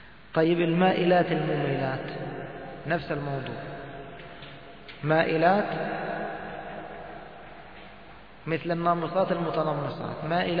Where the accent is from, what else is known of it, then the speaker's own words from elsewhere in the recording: Egypt; مثل الأمن المركزي عندنا في مصر. الأمن المركزي هذا متخصص في الضرب.